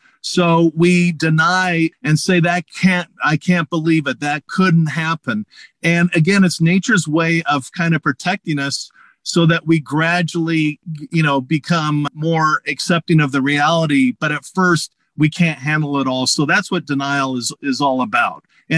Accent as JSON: {"language": "English", "region": "California", "country": "United States", "said": "I am from Southern California"}